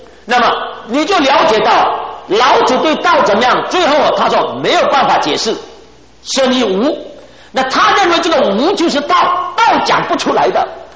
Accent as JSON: {"language": "Chinese", "country": "China", "said": "因为我们身为中国人，深根蒂固，受中国文化影响"}